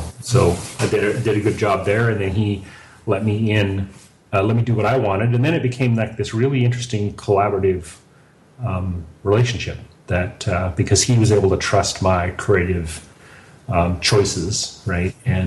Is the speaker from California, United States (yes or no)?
yes; Livermore, California, United States; so I grew up in Livermore, California, and I went to high school I started in the 10th grade there